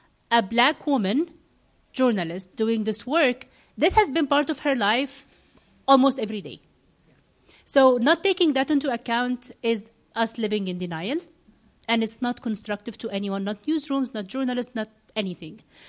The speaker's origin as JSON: {"language": "English", "country": "Egypt", "said": "Someone should choose if I am from Egypt, if I want to be the one covering the Middle East, for example, or Egypt, I should choose to do that, not because I am Egyptian, but because I choose to do it."}